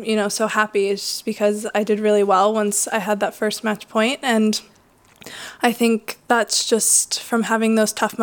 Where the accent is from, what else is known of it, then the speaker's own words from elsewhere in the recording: United States; But I grew up in the States where we don't really have red clay.